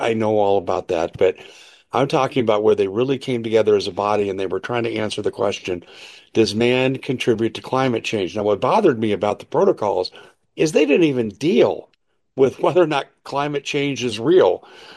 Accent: Denver, Colorado, United States; when I was a little kid growing up in Denver, Colorado

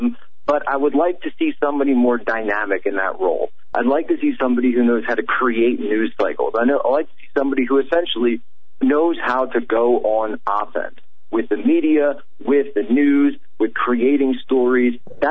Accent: Pennsylvania, United States; No, our home state, that's right.

